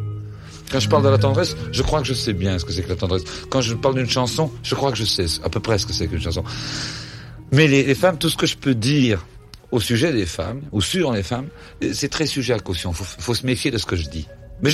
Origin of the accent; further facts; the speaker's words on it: Belgium; D'abord, je suis belge. Je suis belge